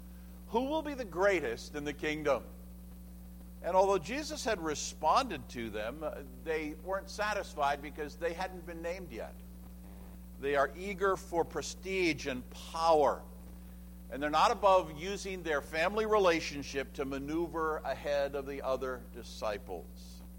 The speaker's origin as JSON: {"language": "English", "country": "Canada", "said": "You see, if I'm from Canada, I say aunt, not aunt."}